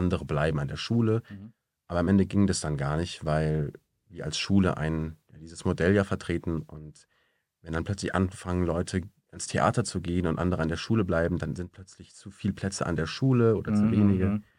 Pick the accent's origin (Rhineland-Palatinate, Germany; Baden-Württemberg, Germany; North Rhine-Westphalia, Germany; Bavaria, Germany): Bavaria, Germany; Munich; moved away as an adult; now in Leipzig, Germany; Ich komme eigentlich aus München, die Familie kommt aus Oberammergau und ich bin dann mit 21 nach Leipzig zum Studium